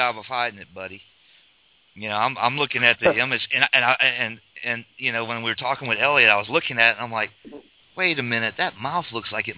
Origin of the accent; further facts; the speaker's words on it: Louisiana, United States; I was born and raised down in South Louisiana, and my grandparents would tell us stories.